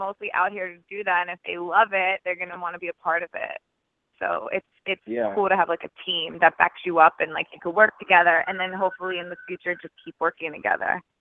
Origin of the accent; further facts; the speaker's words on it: New York, United States; now in Los Angeles, United States; Well, I love New York. New York is my hometown. It's always going to be my home. I'm, like, so proud to be from there.